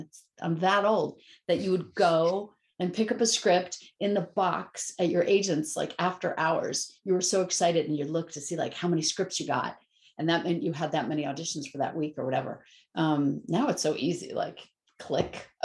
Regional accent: Maryland, United States; I grew up in Maryland, and unlike most of the kids like now, or you start acting in high school, I never did that.

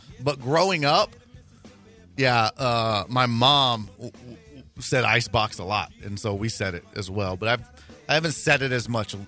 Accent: Mississippi, United States; I grew up in Mississippi, the capital of white trash outside of Kentucky.

